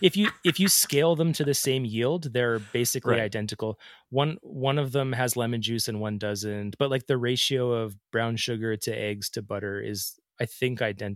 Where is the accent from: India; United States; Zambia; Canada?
Canada; Ontario; also born or lived in Alberta; I was born and raised in Ontario, and I had never heard of them until I was in my 20s living in Alberta